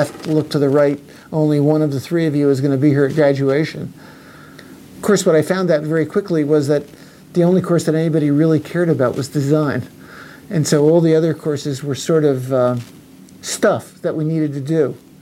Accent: Montclair, New Jersey, United States; growing up in Montclair, New Jersey, I was contacted by an alumnus who was returning for what Cornell used to call subfrosh weekend.

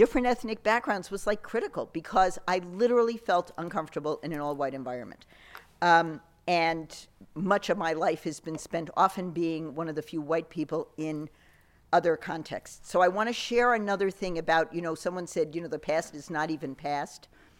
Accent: New York, United States; I mean, I grew up in Manhattan. I grew up riding the subways of New York.

